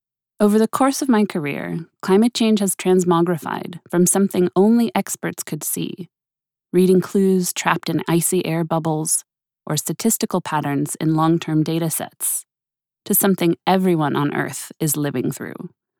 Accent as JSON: {"language": "English", "town": "Sonoma", "region": "California", "country": "United States", "tie": "born or raised there", "said": "Pinot Noir grapes around my hometown of Sonoma"}